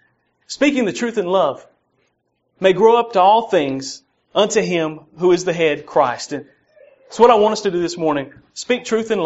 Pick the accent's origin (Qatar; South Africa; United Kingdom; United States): United States; Southern US; accent: southern; I'm go ahead and warn you and do my best to control my southern accent somewhat. But when I get wired up, it gets worse.